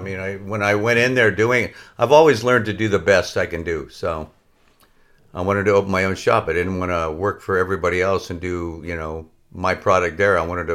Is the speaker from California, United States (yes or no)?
yes; Pico Rivera, California, United States; also born or lived in La Mirada; Pico Rivera originally.